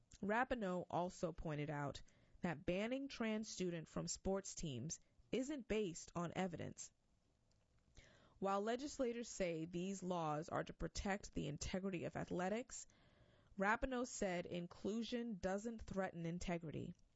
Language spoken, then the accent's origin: English; Miami, Florida, United States; As a Latino kid born and raised in Miami, I've known about the threats of a warming world for as long as I've been alive.